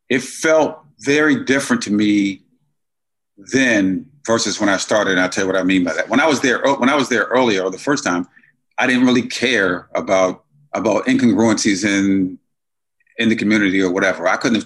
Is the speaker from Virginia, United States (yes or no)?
yes; Virginia, United States; also born or lived in Maryland; I'm born and raised in Virginia. And then at the time going back and forth to Maryland, I had a place in Maryland.